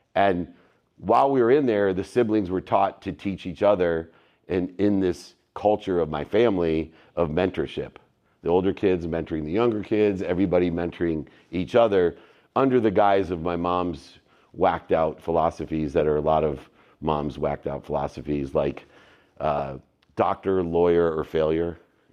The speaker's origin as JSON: {"language": "English", "town": "Akron", "region": "Ohio", "country": "United States", "tie": "born there", "said": "I was born in the Midwest in Akron, Ohio. You can see my single mom there. She raised six kids, five boys and a girl"}